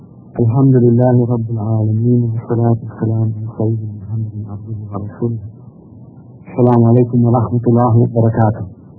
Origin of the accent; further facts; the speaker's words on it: London, United Kingdom; born there; I was born in London. I was christened. I was brought up in a Christian home, if you like. My father was Greek Orthodox, and my mother was Swedish.